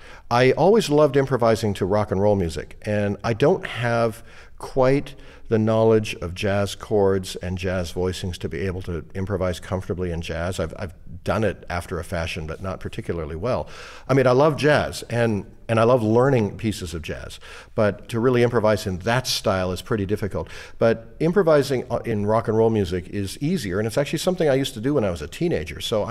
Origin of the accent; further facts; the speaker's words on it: Vancouver, British Columbia, Canada; when I was very young, growing up in Vancouver.